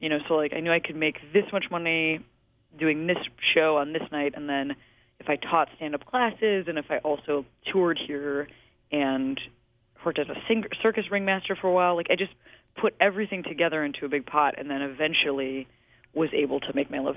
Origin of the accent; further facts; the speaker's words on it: Chicago, Illinois, United States; I moved back home to my hometown, Chicago, and was working, just a series of different day jobs.